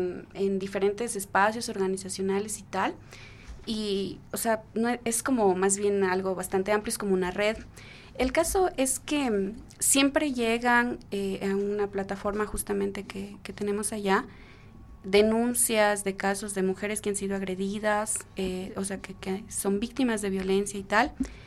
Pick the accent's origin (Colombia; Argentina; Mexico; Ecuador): Ecuador; Loja; en Loja, que es el lugar de donde vengo yo